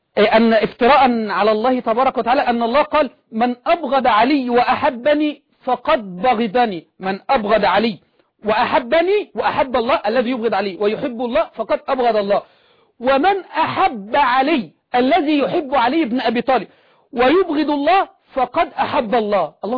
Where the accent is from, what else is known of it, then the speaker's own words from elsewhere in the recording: Egypt; نحن عندنا في مصر إذا أتيت إلى رجل كبير من عوام أهل السنة والجماعة